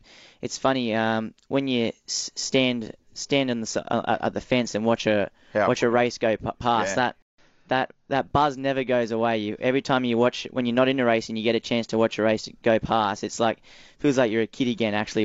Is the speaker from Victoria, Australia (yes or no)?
no; Sydney, New South Wales, Australia; Not at all, actually. I come from the northern beaches of Sydney.